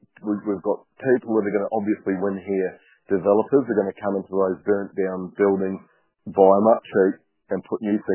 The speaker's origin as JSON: {"language": "English", "country": "New Zealand", "tie": "born or raised there", "said": "And I went through that in growing up in New Zealand"}